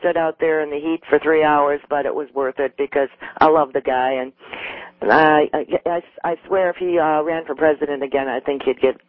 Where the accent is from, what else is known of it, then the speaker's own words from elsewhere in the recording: Michigan, United States; Yeah, I'm from Michigan.